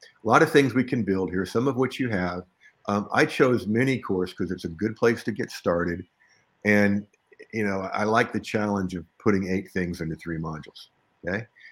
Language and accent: English; Tallahassee, Florida, United States; See, I grew up in Tallahassee, in Florida, just about a half hour from the coast.